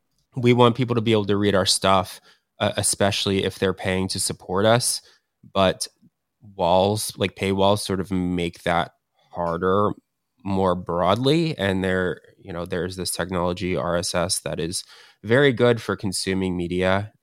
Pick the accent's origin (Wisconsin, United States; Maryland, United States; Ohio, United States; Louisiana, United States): Maryland, United States; I'm from Maryland.